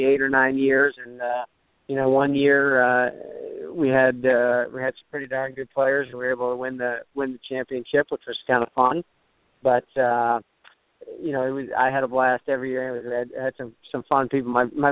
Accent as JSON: {"language": "English", "region": "Michigan", "country": "United States", "tie": "born or raised there", "said": "Absolutely. Yeah, I grew up in Michigan. I played college tennis at Michigan State, where I studied business law."}